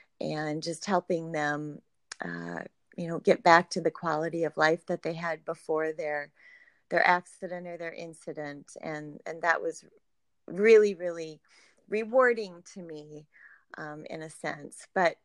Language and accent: English; Sioux Falls, South Dakota, United States; moved away as an adult; Well, I grew up in Sioux Falls, South Dakota. Born and raised, lived there nearly my entire life, except for a couple of years ago. My husband had a job transfer, and now we are just over the border in Iowa.